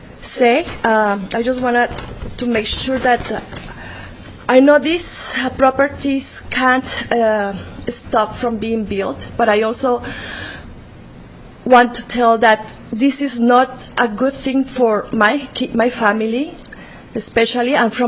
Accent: Mexico City, Mexico; I'm originally from Mexico City.

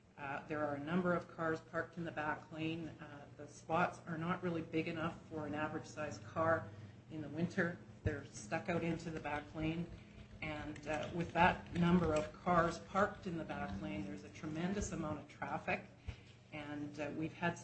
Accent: Toronto, Ontario, Canada; we came from Toronto, we lived in a semi.

